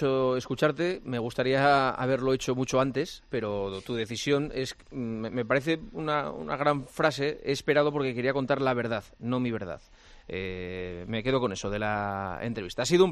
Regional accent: Gijón, Asturias, Spain; Yo soy de Gijón, soy de Gijón, no de Madrid.

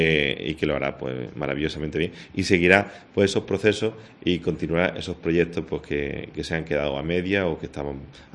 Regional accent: Alcaudete, Andalusia, Spain; el día 1 de octubre se celebra la coronación canónica de la Virgen de la Fuensanta de mi pueblo, de Alcaudete.

